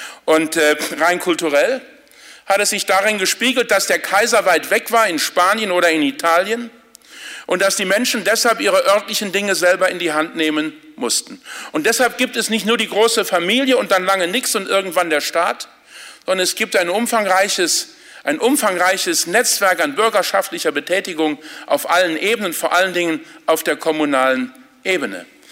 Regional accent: Saarland, Germany; Ich komme aus dem Saarland, wo es viele Gemeinden gibt, wo es mehr Vereinsmitglieder gibt als Einwohner.

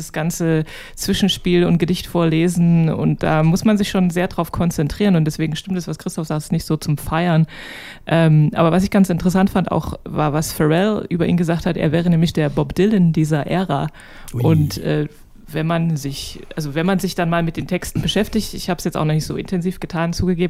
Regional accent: Leipzig, Saxony, Germany; Ich bin ja in Grünau aufgewachsen. Also, das Compton von Compton Leipzig sozusagen.

